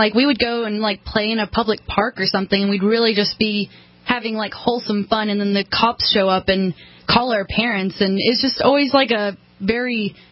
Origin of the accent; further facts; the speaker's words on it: Auburn, United States; Okay, so I grew up in Auburn